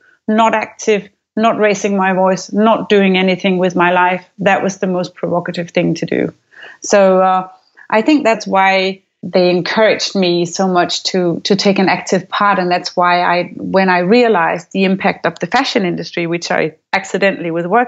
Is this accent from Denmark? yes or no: yes; Aarhus, Central Denmark Region, Denmark; I grew up in Aarhus. It's the second largest city of Denmark, but it's very small. It's like 250,000 people.